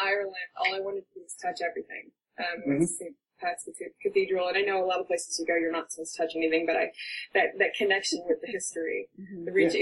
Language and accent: English; Jamaica; I never associated, I came from Jamaica